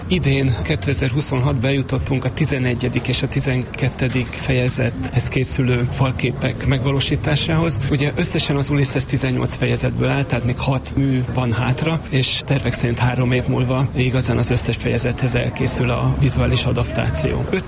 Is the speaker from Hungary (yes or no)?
yes; Szombathely, Vas, Hungary; Ezért is örülök, hogy ezt szombathelyiként én fogalmazhatom meg